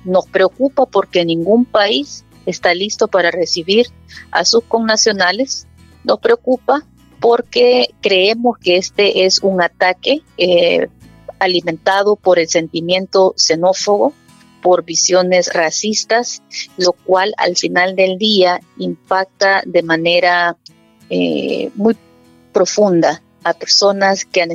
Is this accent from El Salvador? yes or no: yes; El Salvador; moved away as an adult; now in United States; yo salí de El Salvador a la mitad de los años 20, tenía como 25, 26 años, tengo 46 en este momento.